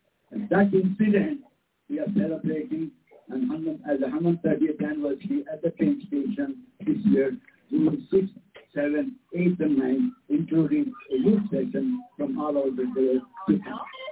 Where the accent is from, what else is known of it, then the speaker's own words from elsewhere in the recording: India; Though I am Indian.